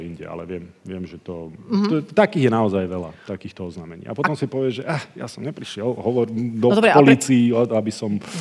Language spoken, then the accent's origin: Slovak; Nitra, Nitra Region, Slovakia; hovorím, ja som jednoduchý chlapec z Nitry